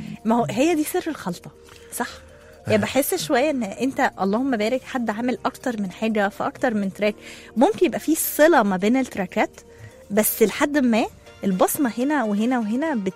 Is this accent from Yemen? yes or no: no; Egypt; حتى لو دارسين كل اللغات بس احنا مصريين